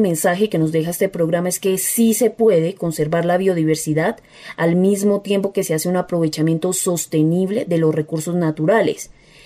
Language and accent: Spanish; Bogotá, Bogotá Capital District, Colombia; realmente tan orgullosa de ser colombiana. Nuestro país tiene una riqueza natural incomparable, que yo como pues bogotana, citadina, desconocía realmente casi por completo